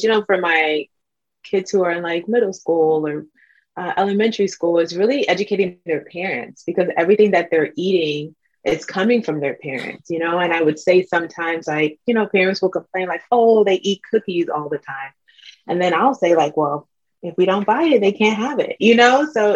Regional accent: Nigeria; I'm Nigerian.

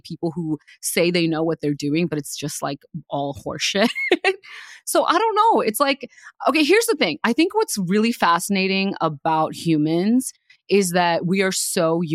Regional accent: India; my entire family's Hindu. I was raised in India.

